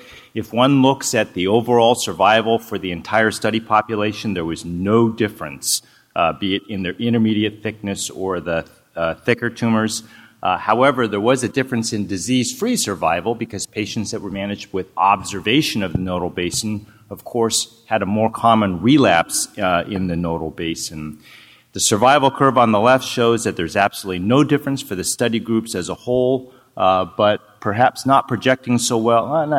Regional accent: Boston, Massachusetts, United States; This is my hometown. Terry King will be speaking her hometown as well. We hail from here, so welcome to Boston.

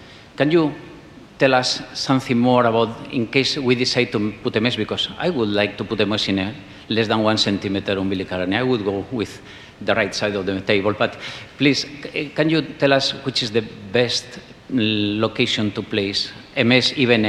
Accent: Madrid, Community of Madrid, Spain; English is a second language; from Madrid, Spain.

